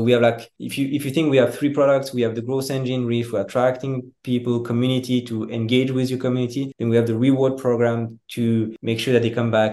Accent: Switzerland; Okay, so I come from Switzerland. I'm currently in Cape Town.

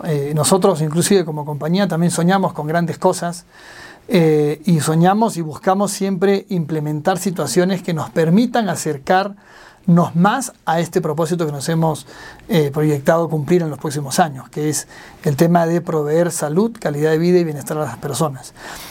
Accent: Peru; now in Ecuador; yo soy extranjero, yo no soy de aquí, soy peruano.

